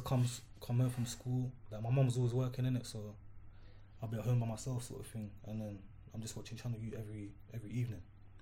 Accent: London, United Kingdom; So, I mean, I'm from South London, first and foremost. I'm a Jamaican.

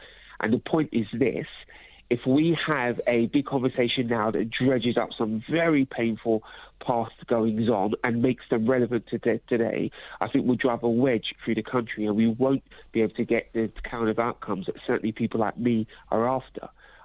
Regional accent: London, United Kingdom; I am a young black man born and raised in London. I am proud of my British roots.

